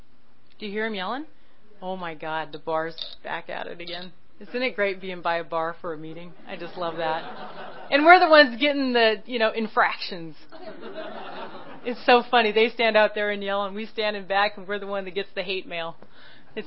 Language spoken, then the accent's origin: English; Sunnyvale, California, United States; I'm over in Sunnyvale because that's my hometown. I grew up in Sunnyvale.